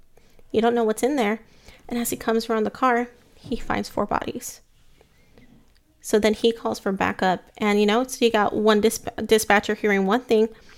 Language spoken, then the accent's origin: English; Texas, United States; I'm from South Texas.